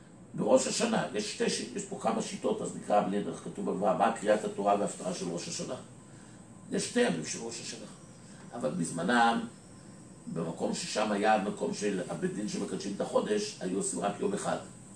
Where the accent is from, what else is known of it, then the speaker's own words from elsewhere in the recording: Jerusalem, Jerusalem District, Israel; הוא היה גר בירושלים בשכונת בית וגן, כשהייתי ילד גרתי בניין על יד, בניין לידו